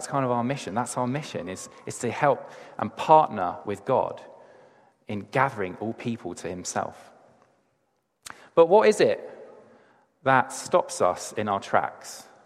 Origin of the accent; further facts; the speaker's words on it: England, United Kingdom; I tend to find that as an English person, I will do everything in my power to avoid any sense of awkwardness with anyone.